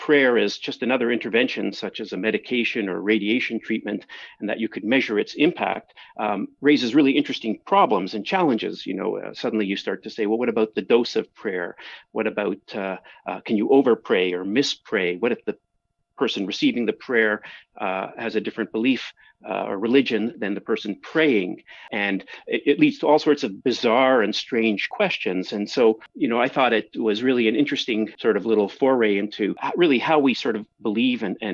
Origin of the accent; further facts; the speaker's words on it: Toronto, Ontario, Canada; I grew up in Toronto and then went to Queen's for undergraduate in Kingston, Ontario.